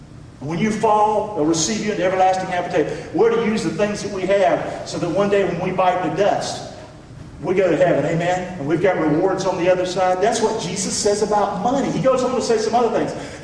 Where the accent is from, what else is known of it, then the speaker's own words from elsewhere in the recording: Rockingham, North Carolina, United States; Here's what we called it when I grew up in Rockingham. We would eat around the table. There was eight of us.